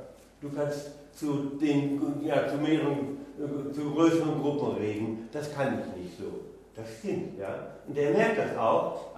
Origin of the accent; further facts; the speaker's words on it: Austria; Und ich kenne so einen bei uns in Österreich